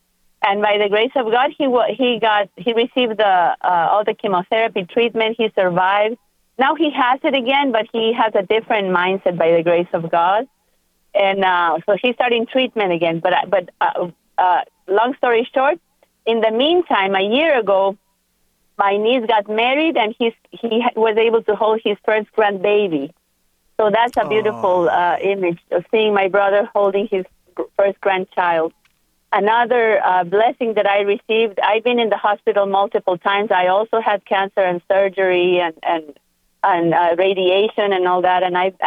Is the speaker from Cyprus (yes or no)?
no; Guatemala; we're from Guatemala, and St. John Paul II came to visit our country